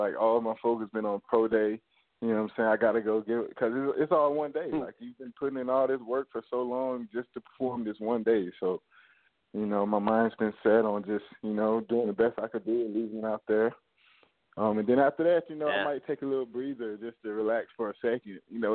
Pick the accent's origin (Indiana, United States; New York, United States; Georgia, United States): Georgia, United States; Augusta; Yes, sir. I'm from Augusta, Georgia.